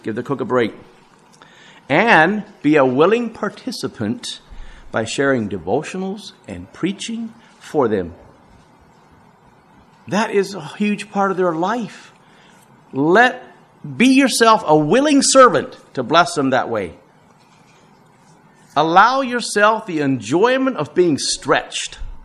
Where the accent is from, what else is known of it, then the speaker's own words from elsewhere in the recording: Paraguay; I grew up in Paraguay. I was 12 years old. We moved there.